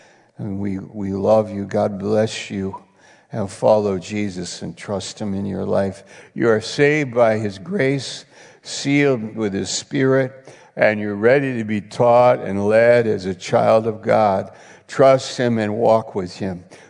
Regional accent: New York, United States; I'm from New York, but I'm up in some little town, you know, trailer park up in Maine.

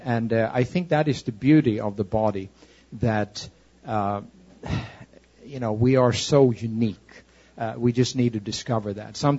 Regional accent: Stockholm, Stockholm County, Sweden; English is a second language; from Stockholm, Sweden.

